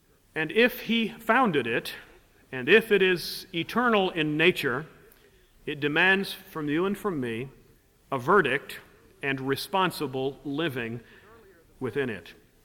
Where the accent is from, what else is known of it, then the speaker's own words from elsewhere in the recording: United States; one of our weaknesses as American evangelicals is that we really don't have a doctrine of the church